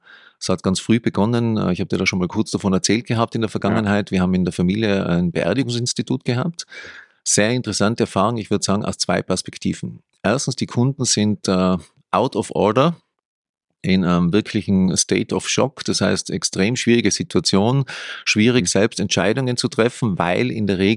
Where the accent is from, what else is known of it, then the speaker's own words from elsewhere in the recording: Tyrol, Austria; ich komme aus Tirol